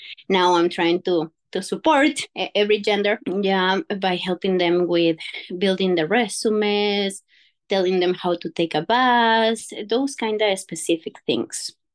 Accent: Quito, Pichincha, Ecuador; now in Canada; I'm from Quito, Ecuador. So this country is in South America. Well, I speak Spanish, English, trying to learn French. I have 3 kids.

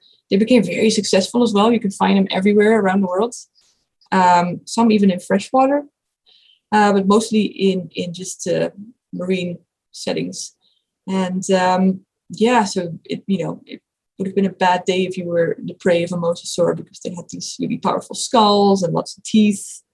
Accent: Netherlands; English is a second language; So I'm from the Netherlands

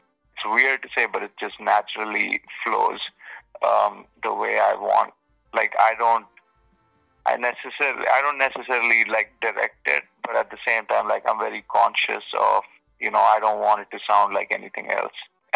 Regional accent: Mumbai, Maharashtra, India; I grew up in Mumbai, India, first of all, as a kid

